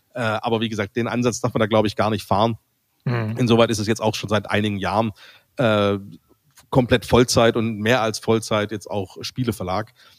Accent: Stuttgart, Baden-Württemberg, Germany; born there; now in Cologne, Germany; gebürtiger Stuttgarter Schwabe, wohne jetzt aber schon eine längere Zeit in Köln.

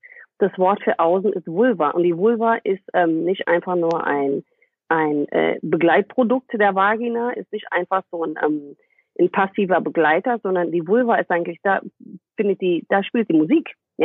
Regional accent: United States; German is a second language; now in Germany; Du weißt, ich bin Amerikanerin, ne?

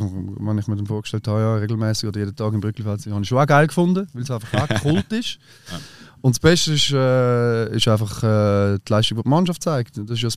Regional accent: Unterlunkhofen, Aargau, Switzerland; ich habe 20 Jahre im Aargau gewohnt, gell? Okay, ich bin in Unterlunkhofen aufgewachsen, ich bin in Bremgarten in die Schule

